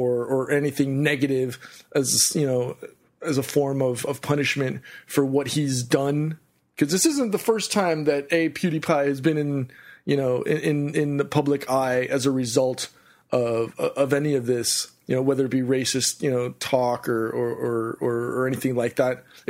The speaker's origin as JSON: {"language": "English", "town": "Miami", "region": "Florida", "country": "United States", "tie": "born or raised there", "said": "like Paris or some of the friends that I grew up with down in Miami"}